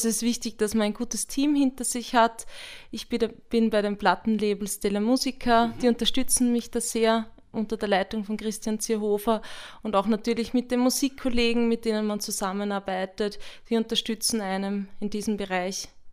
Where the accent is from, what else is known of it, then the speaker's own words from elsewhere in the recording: Zwettl, Lower Austria, Austria; ich bin wirklich direkt aus der Stadt Zwettl und da haben wir auch das wunderschöne Kamptal